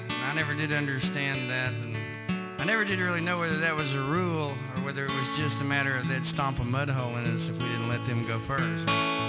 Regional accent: Texas, United States; was growing up in South Texas, I belonged to a peer group of exactly four.

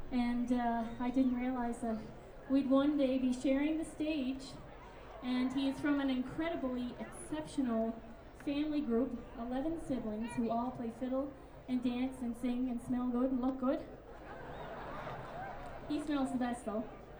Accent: Nova Scotia, Canada; I'm from Cape Breton Island, Nova Scotia. A wonderful place in the world and so very cultural. Lots of fiddle music, of course, and I grew up in the thick of that.

